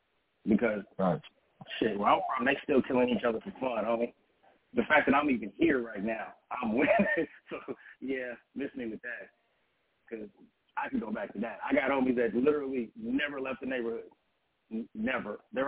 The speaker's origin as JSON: {"language": "English", "town": "Seven Trees", "region": "California", "country": "United States", "tie": "born or raised there", "said": "That's just because Seven Trees, California, that's where I grew up. I grew up in Seven Trees, California."}